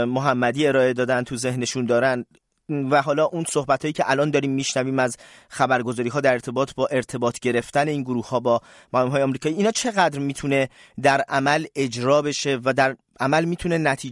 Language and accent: Persian; Tehran, Tehran Province, Iran; born there; پدر من هم متولد کرمانشاه من خودم متولد تهرانم